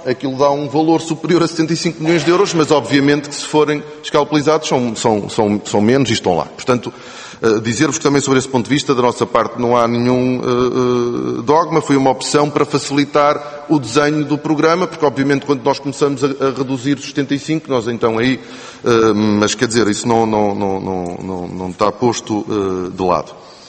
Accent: São João da Madeira, Aveiro, Portugal; do que eu, que sou de São João da Madeira

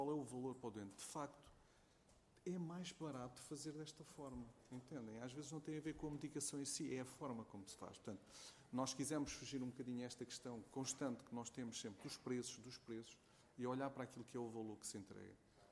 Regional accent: Portugal; nós, como portugueses, vamos querer puxar o máximo que pudermos

